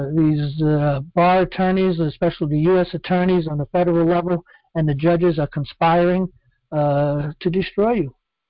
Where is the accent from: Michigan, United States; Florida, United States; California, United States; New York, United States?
New York, United States; born there; I was born in New York. I like it in New York. I'm staying in New York.